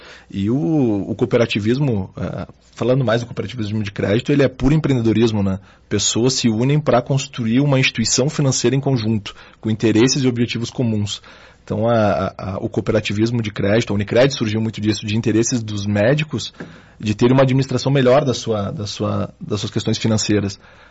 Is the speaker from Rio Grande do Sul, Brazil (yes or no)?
yes; Porto Alegre, Rio Grande do Sul, Brazil; now in Caxias do Sul, Brazil; eu particularmente sou natural de Porto Alegre, estou morando em Caxias há pouco tempo